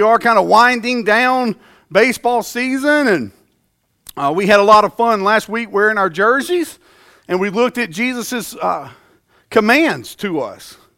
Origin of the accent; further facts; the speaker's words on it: the South, United States; And having a passion for sports and growing up in the South, I can't help but think about being the greatest without some song lyrics coming to mind.